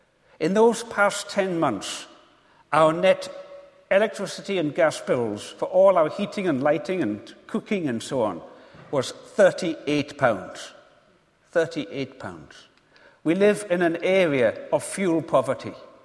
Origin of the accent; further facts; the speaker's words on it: Isle of Lewis, Scotland, United Kingdom; When I was 11 years old, growing up on the Isle of Lewis, the National Union of Seamen had a six-week-long strike, and there were no ships coming to the island.